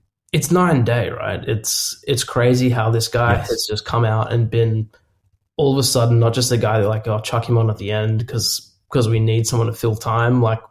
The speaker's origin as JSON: {"language": "English", "country": "Australia", "said": "I'm Australian. You're pseudo-Australian."}